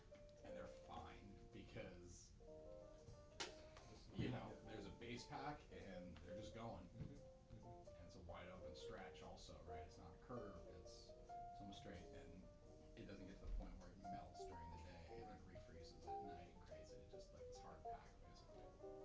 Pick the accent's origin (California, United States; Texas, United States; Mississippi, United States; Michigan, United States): California, United States; I grew up in Southern California mountains, so I can, tell you how many times I don't remember pulling people out of snowbanks, right?